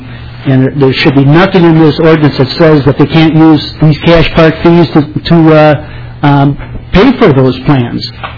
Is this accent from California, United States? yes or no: no; St. Peter, Minnesota, United States; I recognize I grew up outside of St. Peter in a small farm down there, and I'm out in Oshawa Township